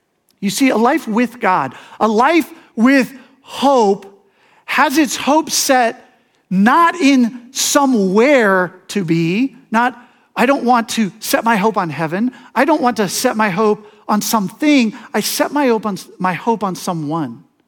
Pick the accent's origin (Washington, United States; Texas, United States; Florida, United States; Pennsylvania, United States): Washington, United States; Seattle; I grew up around Seattle, and in Seattle, my dad had a sailboat.